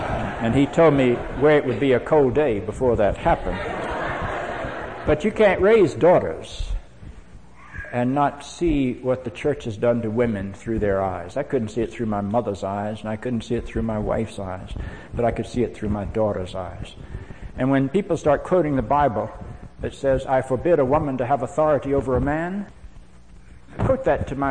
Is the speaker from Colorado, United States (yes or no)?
no; Charlotte, North Carolina, United States; When I grew up in Charlotte, North Carolina, my church was radically segregated.